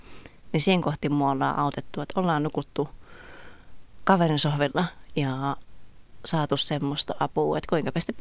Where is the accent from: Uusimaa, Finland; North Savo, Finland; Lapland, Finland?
North Savo, Finland; Kuopio; Mä oon Kuopiosta kotoisin